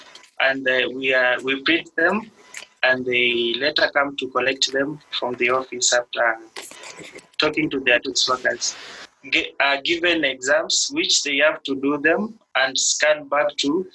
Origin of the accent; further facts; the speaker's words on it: Nairobi, Kenya; I grew up in Ngando area, Ngando slums.